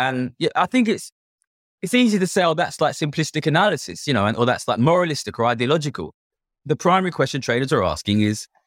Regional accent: Ilford, London, United Kingdom; he's just from where I'm from Ilford in East London.

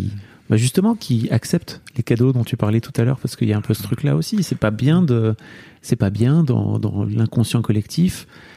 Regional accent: Hauts-de-France, France; je viens de là, moi. Tu vois, je viens du Nord. Mon grand-père qui travaillait à l'usine, mon arrière-grand-père dans les mines.

